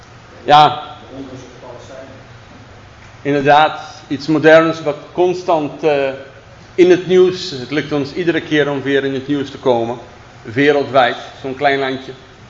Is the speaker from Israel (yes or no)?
yes; Israel; moved away as an adult; now in Netherlands; En voor wie me niet kent, ik kom uit Israël. Mijn eerste 18 jaar zijn daar geweest. Ik ben geboren in een kibbutz, in een Joodse setting. Ik ben ook als Jood opgevoed. Atheïst weliswaar, maar uit het Joodse volk.